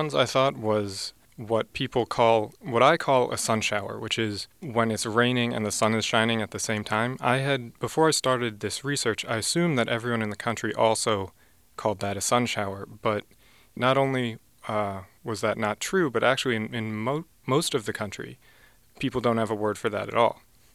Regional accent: New Jersey, United States; Like I grew up in South Jersey, and for me, that sandwich will always be a hoagie.

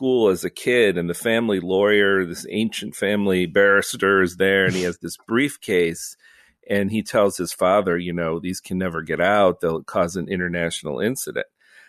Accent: Cleveland, Ohio, United States; I'm from Cleveland, so I'm not up on addressing members of the peerage.

